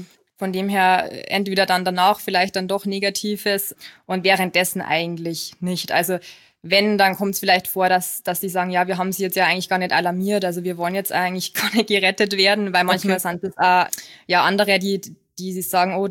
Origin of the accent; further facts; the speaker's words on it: Bavaria, Germany; komme ursprünglich aus Niederbayern. Das wird man, glaube ich, dann auch hören. Anders als beim Henrik, genau. Bin frisch gebackene 30 und seit 2016 auch bei der Bergwacht München dabei.